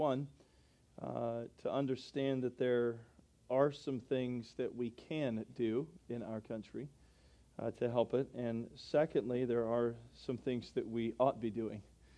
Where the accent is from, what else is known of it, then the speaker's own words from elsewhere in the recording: United States; I'm so thankful I'm an American. I am so thankful to be an American, but I'm so thankful to be a Christian American.